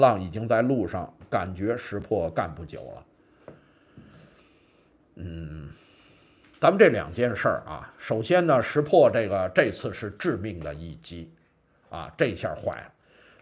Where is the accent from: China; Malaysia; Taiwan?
China; 我们中国人呢，别的地儿很多事儿都逆来顺受啊，都糊涂。